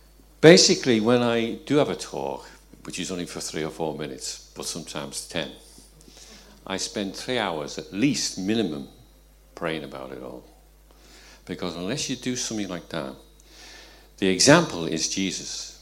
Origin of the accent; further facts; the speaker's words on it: Liverpool, North West England, United Kingdom; born there; now in Wirral, United Kingdom; Being a Scouser, and lots of people have found that out, but I'll tell everybody here now that I am. I was born in Liverpool, within a mile of the Bell Bells, you know, so I am truly a born-again Liverpudlian. I don't necessarily speak Scouse, but I can do it if need be. But I live in Wirral now.